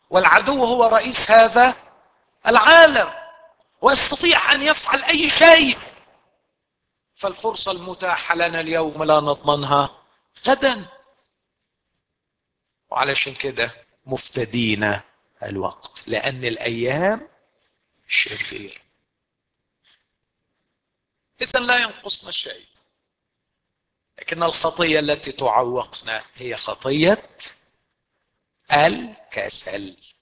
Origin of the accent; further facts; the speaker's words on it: Egypt; عندنا في مصر دايما هذا الاحساس